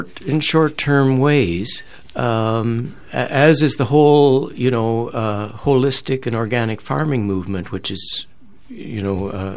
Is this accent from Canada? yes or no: yes; Ontario, Canada; I was in Western Ontario last week. I think I was telling you I'd gone to the church in my hometown to give a reading from the book